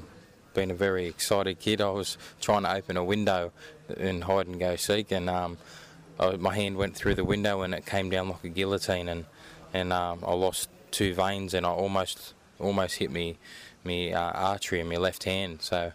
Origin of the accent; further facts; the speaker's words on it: Sydney, New South Wales, Australia; I want Sydney Olympics. honour win a gold medal in my hometown.